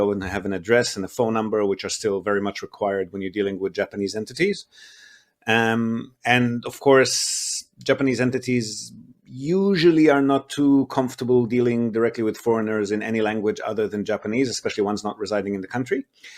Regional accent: Israel; English is a second language; moved away; also born or lived in Australia; I'm originally from Israel, so that connection is always going to be, relevant. And Australia was great, but it was, for me, like a host country.

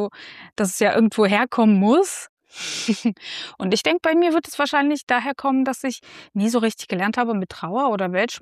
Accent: Kazakhstan; Ich komme aus Kasachstan, also ich komme aus einer postsowjetischen Land und einer postsowjetisch aufgebauten Struktur, Gesellschaftsstruktur. Ich bin 1989 auf die Welt gekommen und in meinen ersten Lebensjahren ist gerade mal die Sowjetunion zerbrochen.

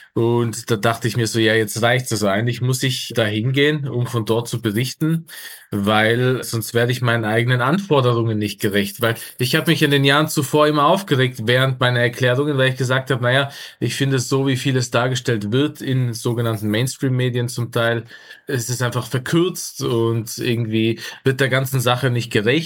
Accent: Innsbruck, Tyrol, Austria; born there; ich bin eben in Innsbruck geboren

